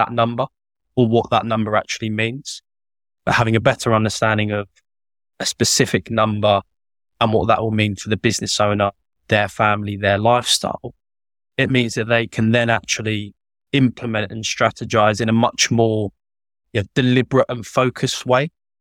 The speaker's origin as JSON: {"language": "English", "country": "United Kingdom", "said": "We're British"}